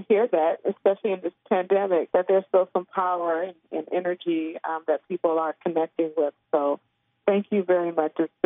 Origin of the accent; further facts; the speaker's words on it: Cleveland, Ohio, United States; also born or lived in New Orleans; I grew up in Cleveland, Ohio, in the Midwest